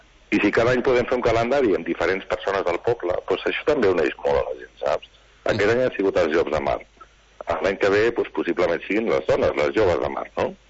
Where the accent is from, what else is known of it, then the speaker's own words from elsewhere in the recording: Barcelona, Catalonia, Spain; born there; encara que jo vaig néixer a Barcelona